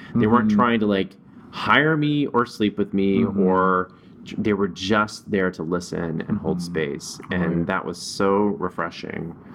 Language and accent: English; the South, United States; I just had so much guilt and shame around my sexuality from growing up in the South